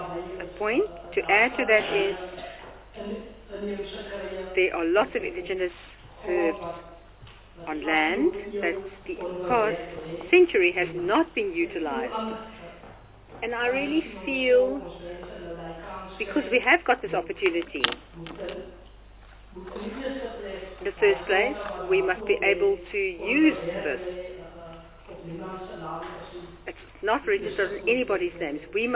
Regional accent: Oudtshoorn, Western Cape, South Africa; I come from Oudtshoorn.

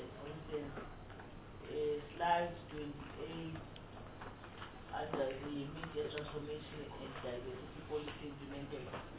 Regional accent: South Africa; I'm a South African

